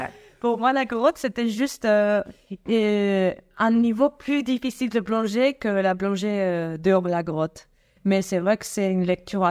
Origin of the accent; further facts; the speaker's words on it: Vigo, Galicia, Spain; Alors, moi, je viens du nord d'Espagne. Ma ville, c'est Vigo. On a la plage là-bas et j'adore la mer